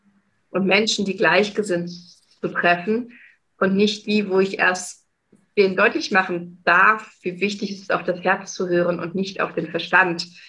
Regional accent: Saarland, Germany; Das ist bei uns im Saarland eben auch so.

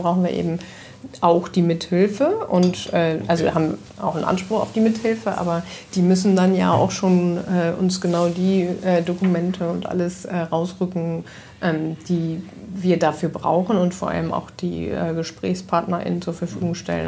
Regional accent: Lower Saxony, Germany; ich bin ja auch in Niedersachsen aufgewachsen, in einem Flächenland

